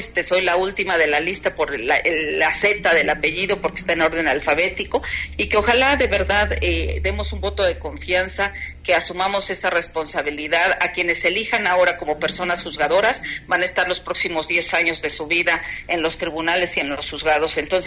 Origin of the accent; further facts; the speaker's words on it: State of Mexico, Mexico; soy la candidata mexiquense, soy de acá, del Estado de México, soy la única mexiquense en el proceso para ministras